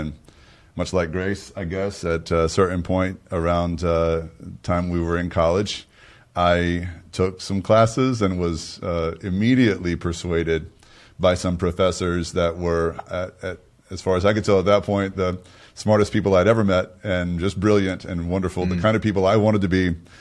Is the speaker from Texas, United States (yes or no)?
yes; Texas, United States; I was born and raised in the Bible Belt of the U.S., Northeast Texas, and had a wonderful upbringing.